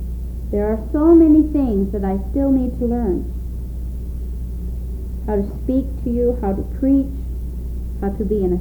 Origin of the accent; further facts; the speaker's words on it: India; As an Indian woman, as a Christian woman, I need to proclaim the good news.